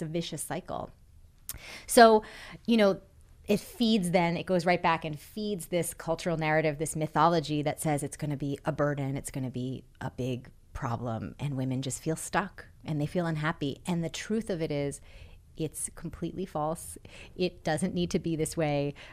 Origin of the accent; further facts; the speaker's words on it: Massachusetts, United States; And I grew up in Massachusetts. I had access to Harvard-trained gynecologists.